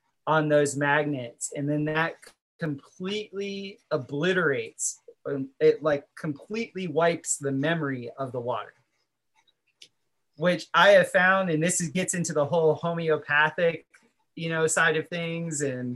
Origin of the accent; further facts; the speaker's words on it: Florida, United States; because like I said, I grew up in South Florida, so I never drank water.